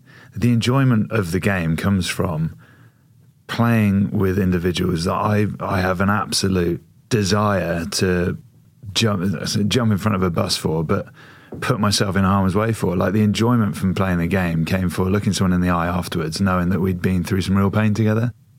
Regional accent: Leicester, East Midlands, United Kingdom; also born or lived in Ascot; I consider myself a Leicester lad. I was born in Ascot, Berkshire, Bracknell

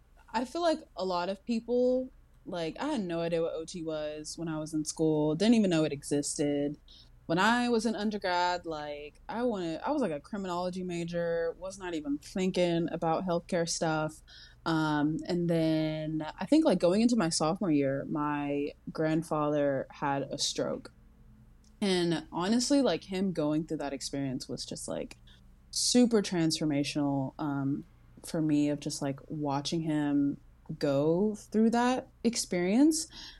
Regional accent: Arkansas, United States; now in Los Angeles, United States; And like Mason, I'm not from California. I am from Arkansas. I, however, do not have the luxury of saying I'm a double Trojan. I did my undergrad in Arkansas.

